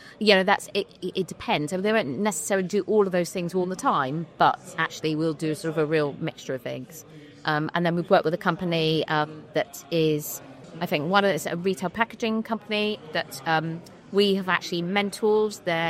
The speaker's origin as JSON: {"language": "English", "town": "Swanage", "region": "South West England", "country": "United Kingdom", "tie": "born or raised there", "said": "I grew up in Swanage, so I'm only an hour away from my mum and dad."}